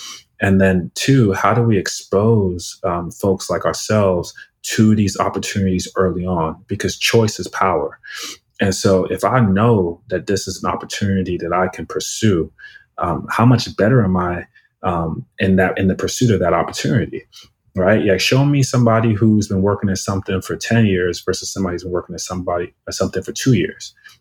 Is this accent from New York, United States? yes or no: yes; New York, United States; also born or lived in Nigeria; I'm Nigerian. I grew up in New York. I got to New York when I was 4 years old. I went to public school in New York, but then I went to a boarding high school in Virginia.